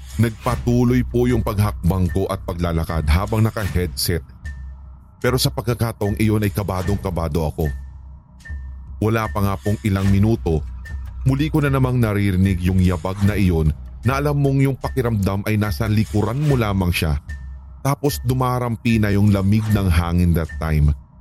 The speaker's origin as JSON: {"language": "Tagalog", "town": "Manila", "region": "Metro Manila", "country": "Philippines", "said": "Tulad nga po ng sinabi ko sa inyo kanina, tiga Manila po ako, and this time, sa Alabang pa ako nag-work."}